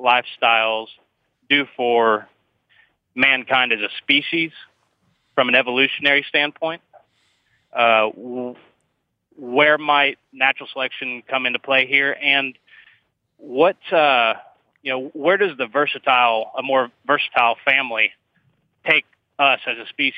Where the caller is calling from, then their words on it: Bradenton, Florida, United States; I'm calling from Bradenton, Florida.